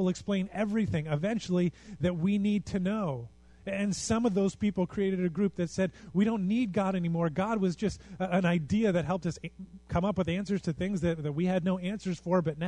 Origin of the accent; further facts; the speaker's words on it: Canada; And I know we're Canadian, so we're the little brother.